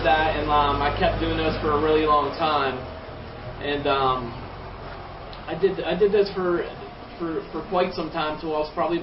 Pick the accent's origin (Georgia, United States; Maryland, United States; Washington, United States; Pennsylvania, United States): Pennsylvania, United States; Butler; now in Altoona, United States; Like I said, I grew up in Butler.